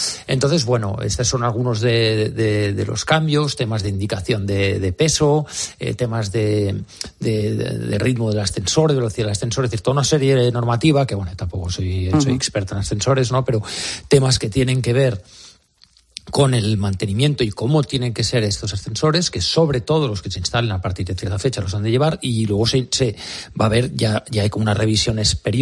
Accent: Spain; como tantos españoles

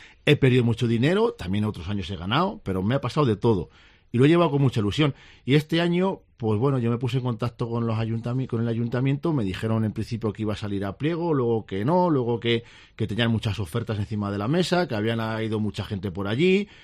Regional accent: Retuerta del Bullaque, Castilla-La Mancha, Spain; En mi pueblo, pues todos los años ya no sé qué inventarme, pero bueno, pues este año van a ir toreros mediáticos, por así decirlo. Se va a hacer otro festival, ya es una tradición, porque en Retuerta llevamos haciendo festivales sin caballo 25 años

